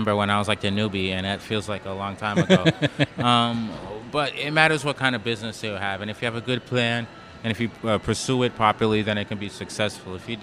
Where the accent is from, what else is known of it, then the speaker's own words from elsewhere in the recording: Boston, Massachusetts, United States; now in New Orleans, United States; I grew up in Boston, but around a majorly Haitian community. I came back down here about 6 years ago